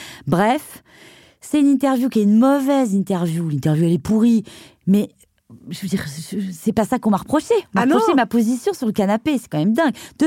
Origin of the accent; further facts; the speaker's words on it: Brittany, France; Et comme je suis bretonne, je sais pas, ça m'a reconnectée à moi-même